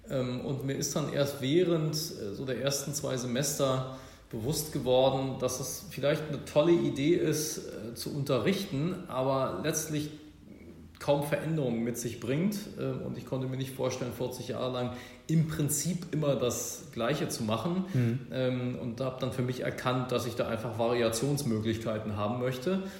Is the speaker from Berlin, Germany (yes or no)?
yes; Berlin, Germany; Aber 1986, als meine Eltern das Haus dort bauten, war die eben von der Mauer unterbrochen und eine Sackgasse. Da wuchs ich also sozusagen dann auf, nachdem wir dort hingezogen waren.